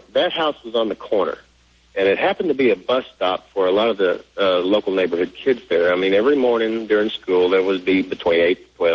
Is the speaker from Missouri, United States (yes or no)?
yes; Missouri, United States; I'm on the road down here around Durant, Texas, headed back up to my home state of Missouri.